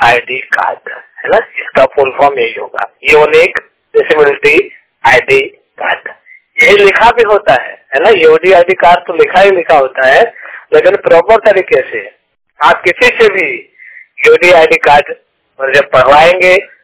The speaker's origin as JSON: {"language": "Hindi", "town": "Mirzapur", "region": "Uttar Pradesh", "country": "India", "said": "मैं मिर्जापुर यूपी का रहने वाला हूँ"}